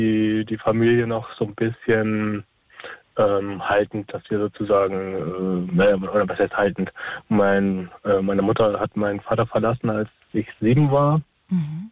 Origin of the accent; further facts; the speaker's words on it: Hamburg area, Germany; Also ich komme aus der Provinz bei Hamburg